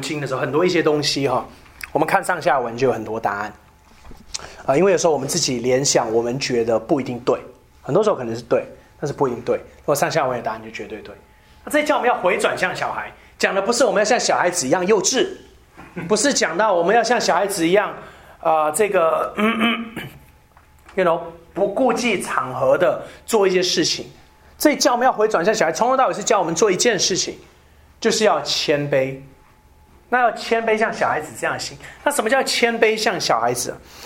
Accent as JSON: {"language": "Chinese", "country": "Malaysia", "tie": "born or raised there", "said": "像我在马来西亚长大，我不知道其他地方华人怎么样。我在马来西亚长大，"}